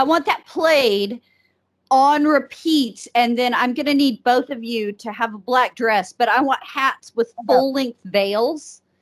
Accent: Texas, United States; since I'm from Roberts County, Texas, if any of you have wondered, it has 1,000 people in the county and 300 in the only town in it.

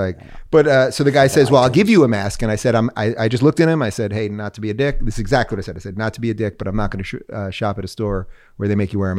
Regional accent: Long Island, New York, United States; Again, we grew up in Long Island.

